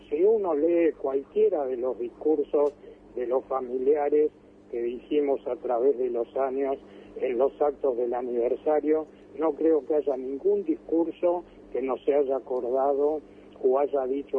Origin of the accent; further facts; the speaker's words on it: Argentina; todos los familiares somos argentinos, tan argentinos como él